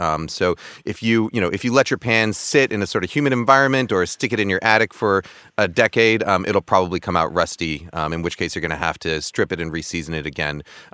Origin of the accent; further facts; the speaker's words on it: East Coast, United States; I was, you know, born and raised in the East Coast. Maybe this is my East Coast bias showing.